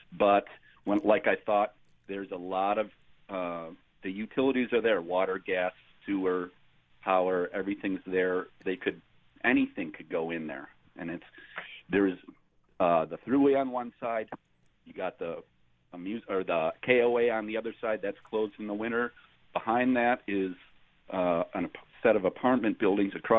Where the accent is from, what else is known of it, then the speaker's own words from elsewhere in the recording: Grand Island, New York, United States; I grew up on Grand Island.